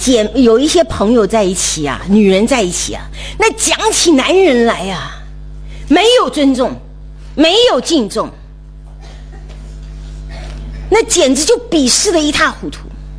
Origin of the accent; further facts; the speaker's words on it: Shandong, China; 就是因为我山东人这么有 家里面管得这么严，这么有礼教